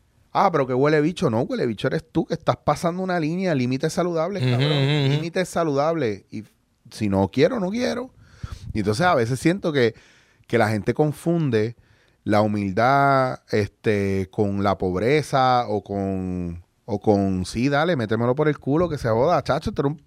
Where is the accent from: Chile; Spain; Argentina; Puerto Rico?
Puerto Rico; Y como puertorriqueños muchas veces hacemos eso.